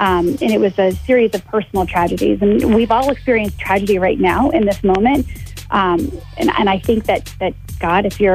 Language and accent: English; Michigan, United States; I grew up in Michigan, so it's a great, you know, I feel like you guys are my brothers and sisters.